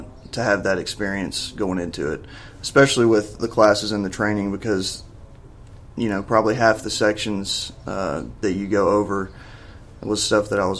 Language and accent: English; Memphis, Tennessee, United States; Well, I grew up here in Memphis. Born and raised.